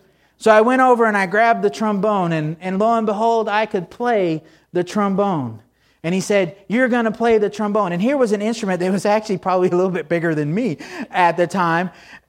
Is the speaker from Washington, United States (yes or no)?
no; Texas, United States; Because growing up in Texas, when you graduate from elementary school and go into junior high, you have to make a choice.